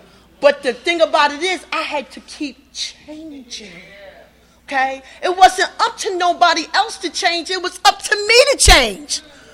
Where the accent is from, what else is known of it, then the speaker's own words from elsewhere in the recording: New York, United States; also born or lived in North Carolina; now in Randaman, United States; I was born in North Carolina but raised in New York. Ask me why God put me back in North Carolina in a little town called Randaman that rolls up at 7 o'clock p.m.